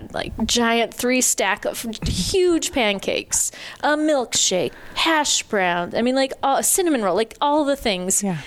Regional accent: Spokane, Washington, United States; I'm from the Spokane area

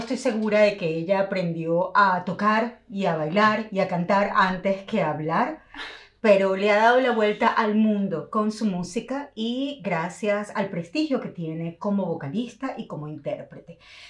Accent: Venezuela; moved away; porque como venezolana ha sido precioso a estas alturas de mi vida, después de la distancia

